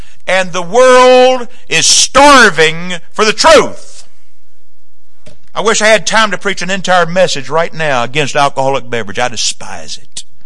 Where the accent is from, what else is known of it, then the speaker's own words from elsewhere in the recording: the South, United States; Y'all, I'm from the South, y'all.